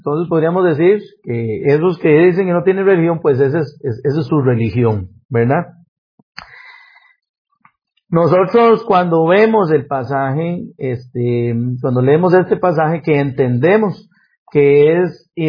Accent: Costa Rica; Esta cifra sí se mantiene, en eso somos consistentes los ticos, ¿verdad?

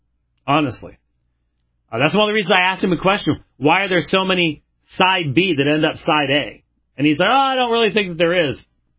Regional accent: Scotland, United Kingdom; No, I'm actually Scottish.

